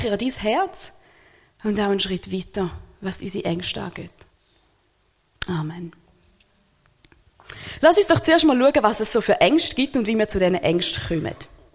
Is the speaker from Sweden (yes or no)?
no; Switzerland; Ich bin stolze Schweizerin zu sein und bin Gott auch mega dankbar, dass ich in der Schweiz aufwachsen darf.